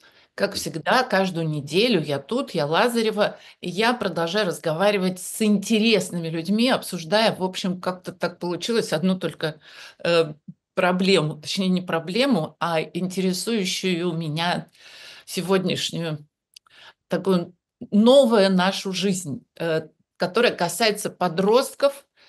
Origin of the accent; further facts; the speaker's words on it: Novosibirsk, Novosibirsk Oblast, Russia; Я сама из Новосибирска. Из Новосибирского академгородка.